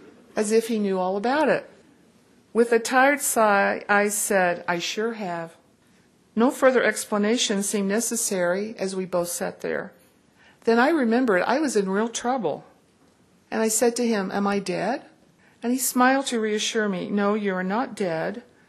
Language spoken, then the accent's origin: English; Tennessee, United States; I grew up in Tennessee, wonderful mother and father, the Smoky Mountains, Eastern Tennessee.